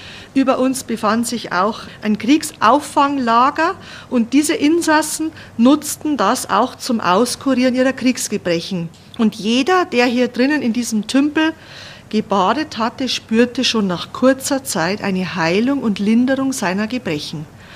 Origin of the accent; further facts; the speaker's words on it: Bavaria, Germany; Wir werden auch oft für Österreicher gehalten, durch unseren Dialekt und durch die Mentalität. Wir sehen uns da also sehr, sehr ähnlich und sehr verwandt mit den Österreichern.